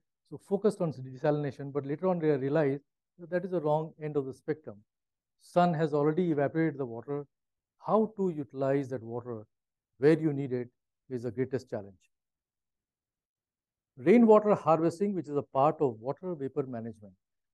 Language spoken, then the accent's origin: English; Lucknow, Uttar Pradesh, India; I come from Lucknow.